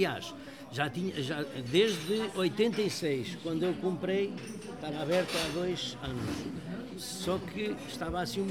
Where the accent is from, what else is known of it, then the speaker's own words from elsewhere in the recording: Rio Torto, Norte, Portugal; now in Lisbon, Portugal; eu vim de uma aldeia de Trás-os-Montes chamada Rio Torto, que pertence a Valpaços. Vim para aqui, para Campo de Ourique, vim para trabalhar para uma casa